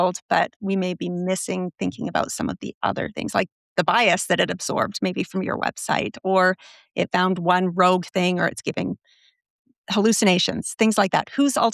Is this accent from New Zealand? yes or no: no; Canada; I'm from Canada, right?